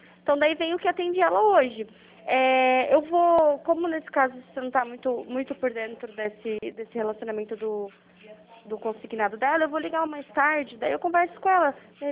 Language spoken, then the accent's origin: Portuguese; Curitiba, Paraná, Brazil; Não, eu sou de Curitiba.